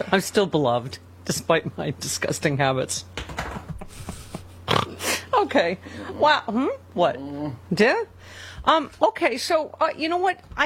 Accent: New York, United States; First of all, he's from New York. I'm from New York. Is there a human from New York that doesn't swear?

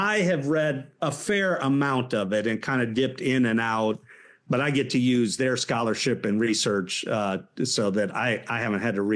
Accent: Illinois, United States; So I grew up in Central Illinois.

